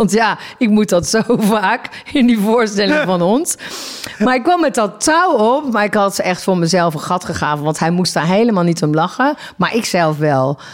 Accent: Eindhoven, North Brabant, Netherlands; Ik kom uit Eindhoven. Reuzel is een dorpje. Dat ligt er helemaal onder bij de Belgische grens.

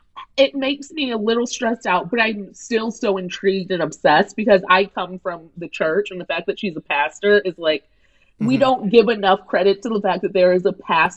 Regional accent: Missouri, United States; I am solidly in the camp of Midwest. If people ever say I'm from the South, I'm like, that is a bold-faced lie, and you better take it back.

